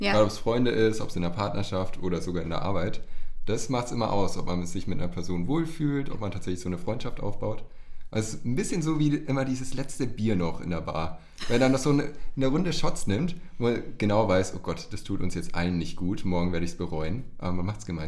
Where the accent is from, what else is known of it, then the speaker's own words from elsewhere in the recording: Germany; Geht mir als Deutscher gleich der Puls hoch.